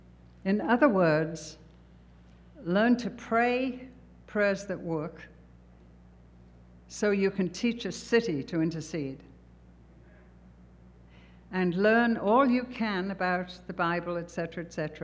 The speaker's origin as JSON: {"language": "English", "region": "England", "country": "United Kingdom", "lives_now": "Germany", "said": "We come from England. We've taken a little church here. We're going to be here. We've immigrated to this wonderful city."}